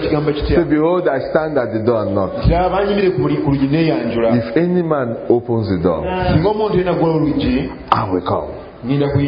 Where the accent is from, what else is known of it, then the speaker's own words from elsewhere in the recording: Nigeria; How many of you know I'm from Nigeria? Did you tell them I'm from Nigeria?